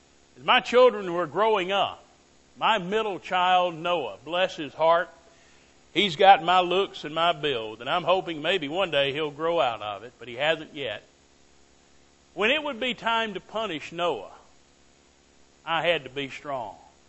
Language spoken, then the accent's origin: English; Tuscaloosa, Alabama, United States; I'm from Tuscaloosa, Alabama.